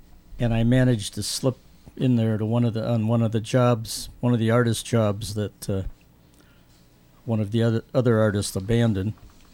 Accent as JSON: {"language": "English", "town": "Minneapolis", "region": "Minnesota", "country": "United States", "tie": "born there", "said": "Now, I was born in Minneapolis on August 25th, 1934."}